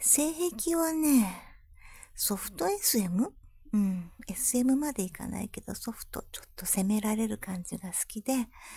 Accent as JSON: {"language": "Japanese", "region": "Saitama", "country": "Japan", "tie": "born or raised there", "said": "生まれも育ちも埼玉県。最近自分が住んでたところがね、ちょっとどんどん再開発されちゃって、ちょっと寂しいです。"}